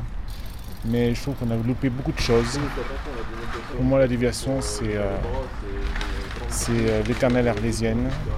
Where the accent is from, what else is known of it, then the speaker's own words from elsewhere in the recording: Auvergne-Rhône-Alpes, France; also born or lived in Germany; now in Die, France; Je suis ardéchois. J'étais en Allemagne. Je suis rentré d'Allemagne. Et je suis venu ici pour un petit contrat de 2 semaines. Et ça fait 35 ans que je suis à Die.